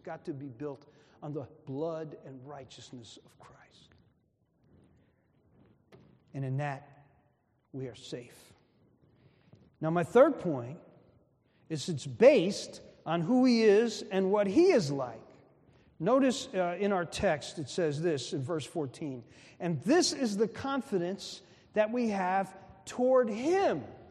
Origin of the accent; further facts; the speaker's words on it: Newark, New Jersey, United States; also born or lived in Memphis, United States; I was born in Memphis, Tennessee. We wind up moving to Newark, New Jersey.